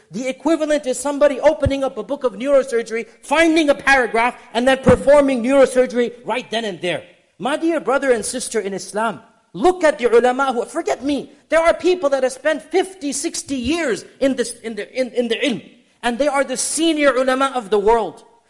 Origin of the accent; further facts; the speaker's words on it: United States; I am an American and I criticize my own country.